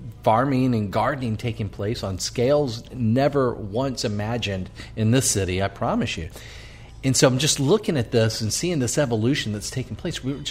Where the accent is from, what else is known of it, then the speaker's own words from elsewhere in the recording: Slidell, Louisiana, United States; I grew up just admiring these great restaurants of New Orleans. I thought to be a chef in my hometown, I mean, my hometown's actually Slidell.